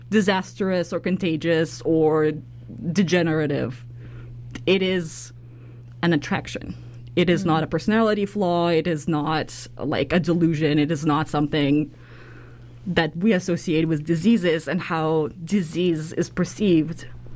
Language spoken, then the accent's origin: English; Russia; English is a second language; I am not from Canada. I was born and raised in Russia.